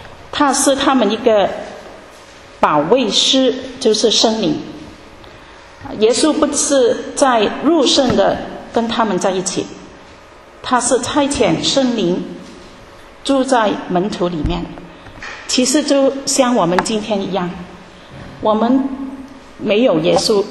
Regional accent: Hong Kong; Chinese is a second language; 我是从香港来的，我第一次来德国，也第一次来这里分享

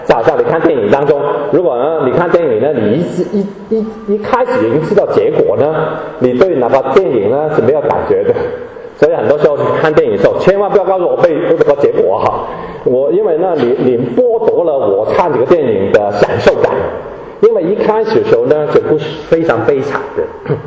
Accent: Guangdong, China; 他是一个我们广东人来说是哭

